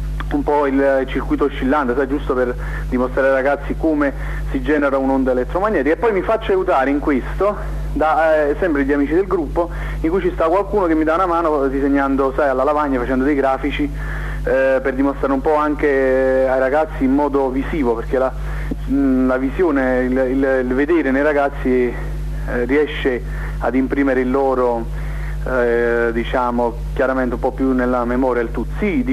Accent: Naples, Campania, Italy; E io praticamente sono di Napoli, la provincia di Napoli, sto qui a Quarto, insieme ad un gruppo di amici, diciamo, della zona

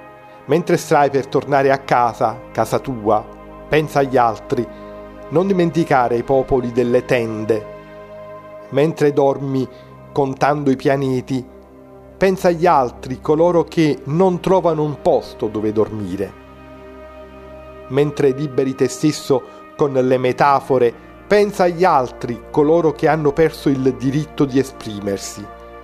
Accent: Naples, Campania, Italy; da napoletano con la mia cultura spiccia

